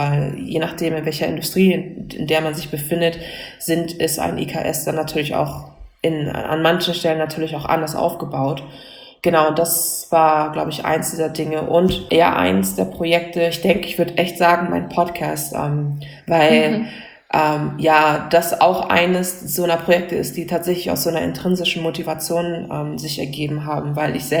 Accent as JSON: {"language": "German", "region": "Hamburg", "country": "Germany", "said": "Ich komme aus Hamburg und in meinem letzten Jahr in der Grundschule bin ich umgezogen und wohnte eine Stunde entfernt von meiner Grundschule"}